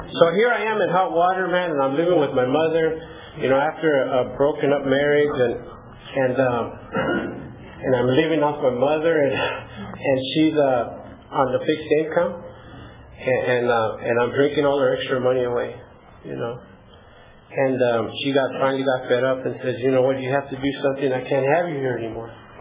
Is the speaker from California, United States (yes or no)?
yes; Sanger, California, United States; now in Visalia, United States; And I met this girl here in Visalia, and I'm from Sanger, and got married and moved to Visalia, you know